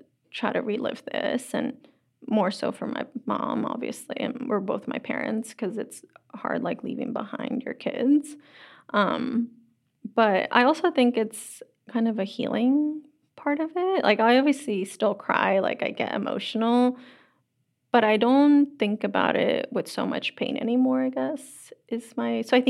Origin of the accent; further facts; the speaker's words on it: Bolivia; now in United States; I am Bolivian, and I'm also American, and I belong to, and I deserve to be here, and this is my home